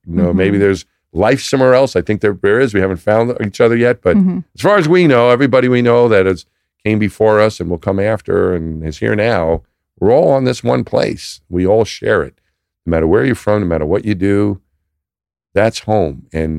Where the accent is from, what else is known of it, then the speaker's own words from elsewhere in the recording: New York, United States; I thought of myself more as a New Yorker. You know, the region maybe. I'm from New York. That's where I'm from.